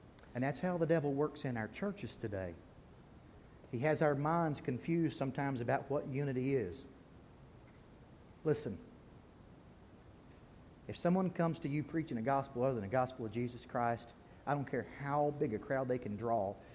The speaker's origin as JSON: {"language": "English", "region": "Kentucky", "country": "United States", "said": "I'm from Eastern Kentucky. I like to keep things simple."}